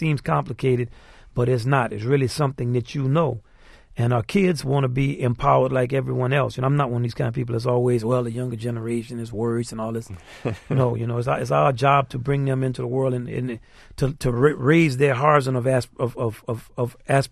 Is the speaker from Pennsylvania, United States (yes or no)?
no; New Orleans, Louisiana, United States; Well, my father was a teacher, and he didn't teach that way. I'm from New Orleans, and nobody I knew taught that way.